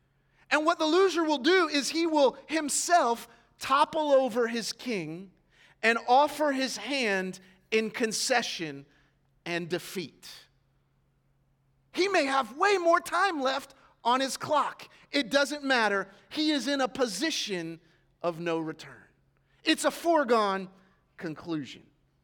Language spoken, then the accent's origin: English; South Carolina, United States; Also, South Carolina was there, and I'm from South Carolina, so I have a little bit of a rooting stake in the Gamecocks, small state school.